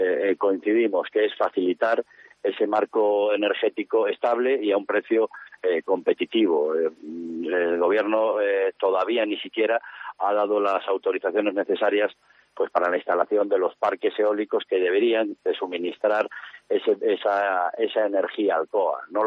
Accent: Galicia, Spain; en este caso nos toca pues mi tierra, la Mariña lucense

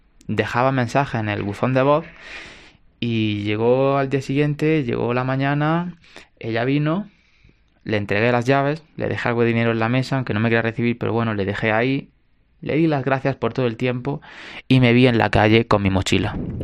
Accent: Almería, Andalusia, Spain; español, de Almería y actualmente estoy atrapado en Perú.

